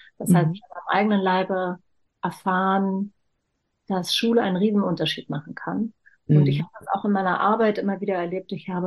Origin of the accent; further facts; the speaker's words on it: Berlin, Germany; born there; Ich bin in West-Berlin geboren. Meine Mutter kam aber aus dem Osten.